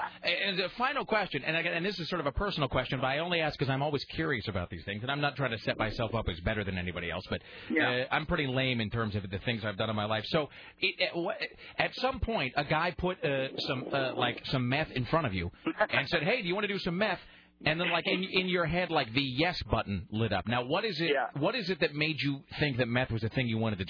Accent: Kennewick, Washington, United States; When I was growing up in Kennewick, we didn't have many run-ins with hornets.

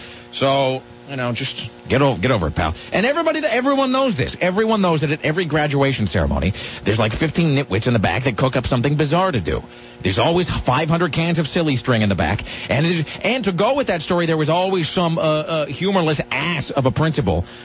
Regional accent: Eugene, Oregon, United States; Rick, I'm ashamed to admit I grew up in Eugene

